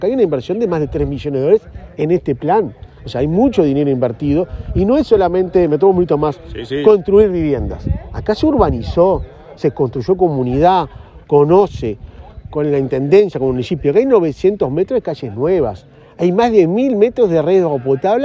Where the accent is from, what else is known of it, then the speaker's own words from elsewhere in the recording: Chamizo, Florida, Uruguay; me crié en Chamizo, en la zona de Florida